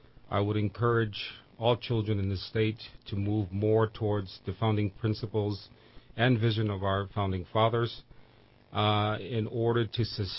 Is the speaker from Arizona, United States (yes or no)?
no; Hawaii, United States; also born or lived in California; now in Redding, United States; Born and raised in Hawaii, moved to California in 1989. Been living in Redding for 4.5 years.